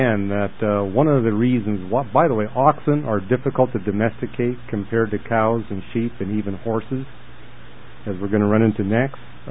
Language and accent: English; Canada; There was a lot of that going on when I was raised in Canada.